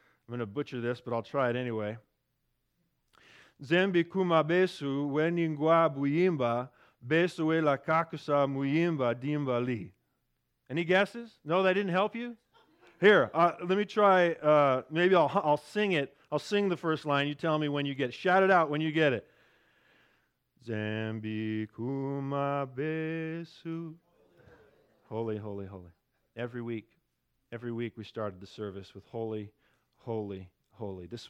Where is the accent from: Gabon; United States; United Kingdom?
Gabon; It was another normal Sunday morning at the church I grew up in Gabon, West Africa.